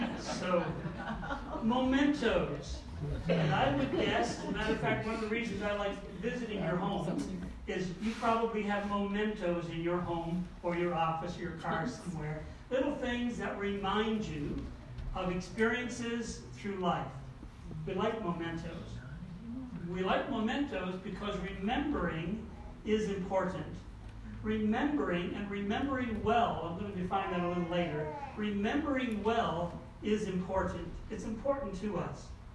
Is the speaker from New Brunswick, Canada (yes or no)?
yes; Hartland, New Brunswick, Canada; If you've ever visited my hometown in Hartland, New Brunswick, this is the longest covered bridge in the world.